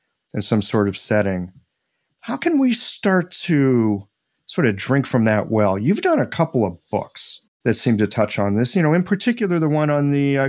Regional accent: Midwest, United States; I mean, I'm this guy from the Midwest.

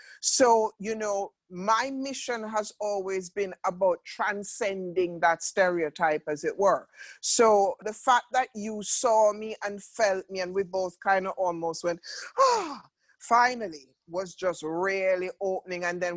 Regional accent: Jamaica; I'm a Black woman and I'm from Jamaica and I'm of African descent.

